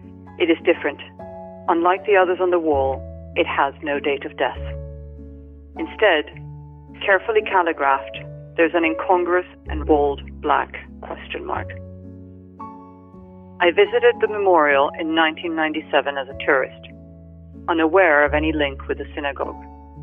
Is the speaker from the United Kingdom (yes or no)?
no; Venezuela; English is a second language; So I grew up in Venezuela of the 70s and 80s, which is completely different, of course, from the Venezuela today.